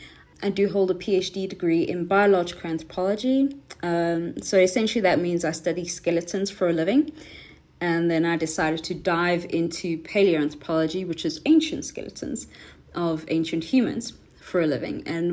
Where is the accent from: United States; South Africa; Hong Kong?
South Africa; Johannesburg, Gauteng; also born or lived in Cape Town; I used to live in Cape Town. But I will always be a Joburg girl. I'm from Johannesburg.